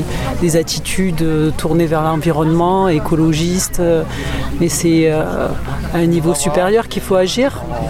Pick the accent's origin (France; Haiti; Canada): France; Marseille, Provence-Alpes-Côte d'Azur; puisqu'on est Marseillais tous les deux